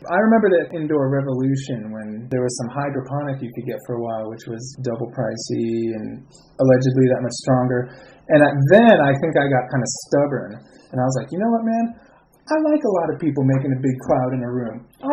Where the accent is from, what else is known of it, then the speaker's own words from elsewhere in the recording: East Coast, United States; I'm from the East Coast.